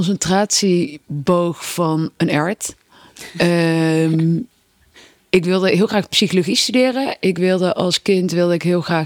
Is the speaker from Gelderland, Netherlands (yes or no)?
yes; Arnhem, Gelderland, Netherlands; Eén klein uitstapje naar Arnhem gemaakt, de plek waar ik vandaan kom.